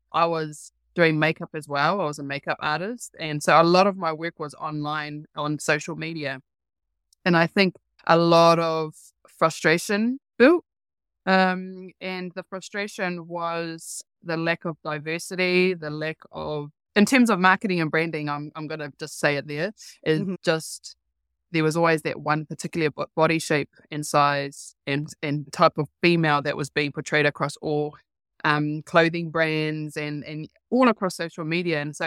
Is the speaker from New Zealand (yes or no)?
yes; Rotorua, Bay of Plenty, New Zealand; I'm from Rotorua, no Ngāti Rangi Wewehi me Taranaki iwi aho.